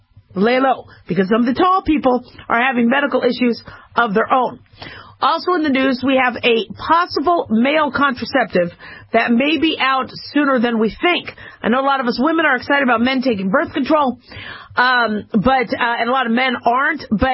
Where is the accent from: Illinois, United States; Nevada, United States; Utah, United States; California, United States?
Nevada, United States; Las Vegas